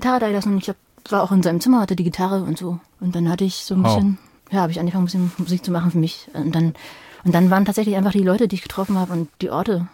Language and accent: German; Berlin, Germany; ich bin halt als Kind in Ostberlin aufgewachsen und dann war halt sozusagen meine Jugend so in der Wendezeit oder Nachwendezeit in den 90ern.